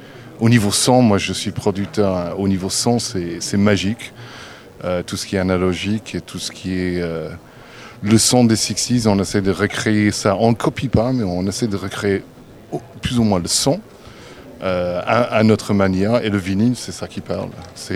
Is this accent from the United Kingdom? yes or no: yes; England, United Kingdom; on a voyagé beaucoup, on a grandi en Angleterre.